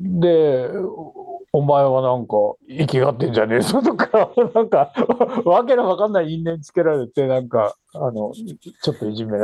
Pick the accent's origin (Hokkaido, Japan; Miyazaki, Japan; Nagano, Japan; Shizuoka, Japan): Hokkaido, Japan; Sapporo; born there; 札幌生まれです。